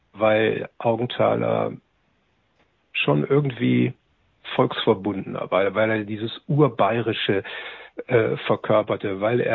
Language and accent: German; Northern Germany, Germany; ich komme ja aus Norddeutschland